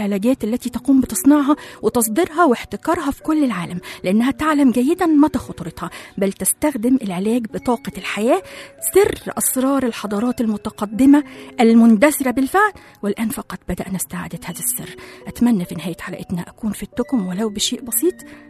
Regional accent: Egypt; يعني زي ما بنقول عندنا في مصر تقعد وتحط رجل على رجل

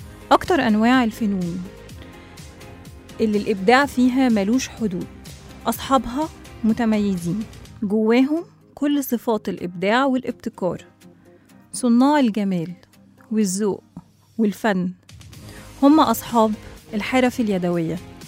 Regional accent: Egypt; ولأنها جزء من هويتنا كمصريين

